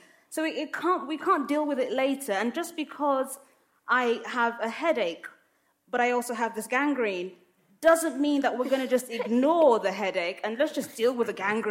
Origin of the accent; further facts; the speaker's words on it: London, United Kingdom; also born or lived in Lagos, Nigeria; I grew up in London and in Lagos, in Nigeria. My family is Muslim. I'm clearly a black woman. I'm clearly of African descent. … so it's pretty African.